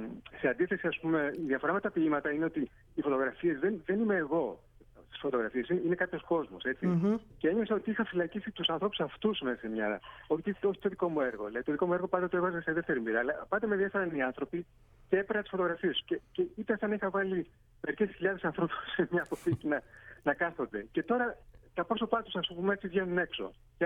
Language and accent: Greek; Athens, Attica, Greece; μέσα στην Αθήνα που είναι η πόλη μου που την αγαπάω και όσο και αν δεν την αντέχω